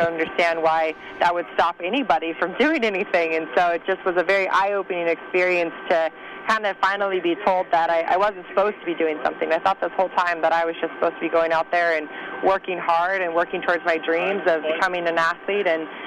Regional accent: Denver, Colorado, United States; I grew up in Denver, Colorado, and I didn't have very many people that told me no.

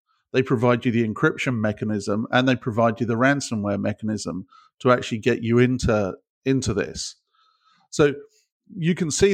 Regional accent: United Kingdom; I'm a Brit.

